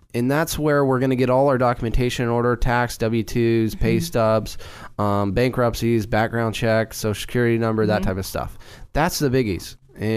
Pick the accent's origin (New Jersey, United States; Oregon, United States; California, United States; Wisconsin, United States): Oregon, United States; Turner; And for the Mid-Willamette Valley, growing up in Turner as a small-town kid